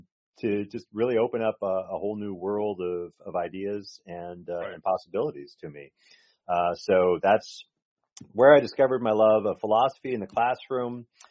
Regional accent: California, United States; now in San Diego, United States; I'm a California native. I'm in San Diego right now, and I was born in California, but on the other end of the state. I was born up in the Bay Area, in the mid 1970s, and grew up there.

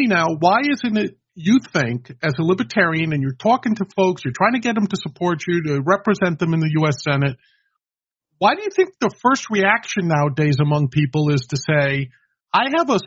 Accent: New York, United States; my personal experience is growing up in New York 50 years ago

